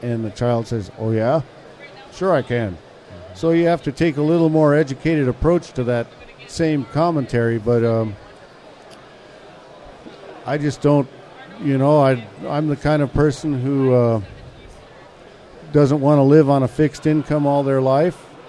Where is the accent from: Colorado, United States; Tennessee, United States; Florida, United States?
Colorado, United States; Boulder; I'm from Boulder, Colorado, which is near Denver.